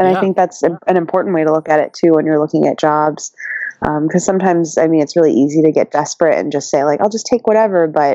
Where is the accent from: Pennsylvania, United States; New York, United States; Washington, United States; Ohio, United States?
New York, United States; Buffalo; like whatever I have, which I grew up in Buffalo